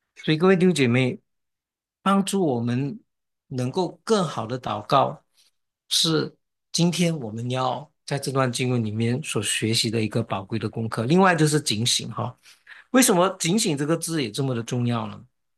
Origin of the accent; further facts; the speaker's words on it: China; 这个爱惜光阴不是我们中国人所说的在地上爱惜光阴